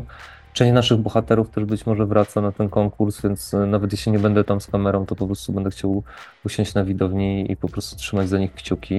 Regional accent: Łódź Voivodeship, Poland; pochodzę z małej miejscowości, z takiej krainy ziemniaczanej bardzo, w centralnej Polsce.

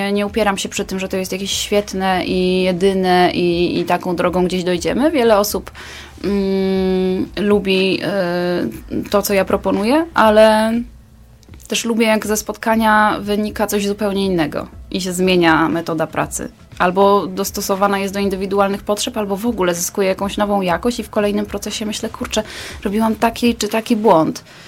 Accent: Poznań, Greater Poland Voivodeship, Poland; now in Kraków, Poland; My z Martą akurat obie jesteśmy w Krakowie, ale pochodzimy z Poznania, tak.

